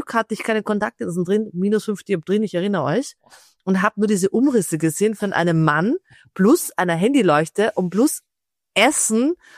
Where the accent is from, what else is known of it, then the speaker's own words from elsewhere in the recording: Vienna, Austria; accent: Viennese; Ich bin ja total stolz, dass ich rede wahnsinnig Hochdeutsch, ich rede aber auch Wienerisch.